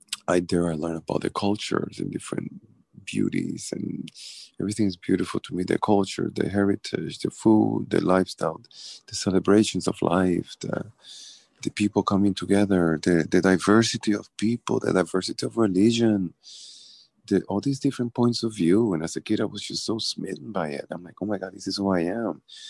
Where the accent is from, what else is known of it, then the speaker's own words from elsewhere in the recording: Puerto Rico; as you know, I'm from Puerto Rico. I grew mm-hmm. up on the island